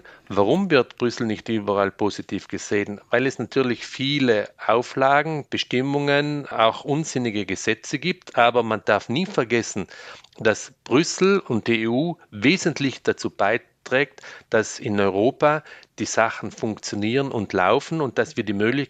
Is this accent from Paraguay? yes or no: no; Trentino-Alto Adige, Italy; Also auf alle Fälle Europäer, gute italienische Staatsbürger, aber wir fühlen uns als österreichische Minderheit und als Südtiroler.